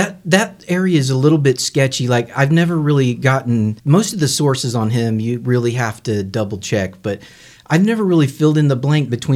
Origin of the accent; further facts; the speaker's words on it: Tulsa, Oklahoma, United States; And I grew up in Tulsa. And when you grow up in Tulsa, at least in my era, you never, like, I'd never heard of the land run.